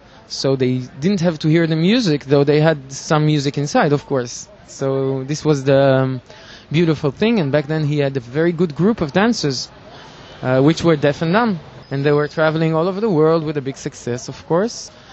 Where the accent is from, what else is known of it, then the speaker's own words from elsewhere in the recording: Hadera, Haifa District, Israel; born there; English is a second language; I was born in Hadera.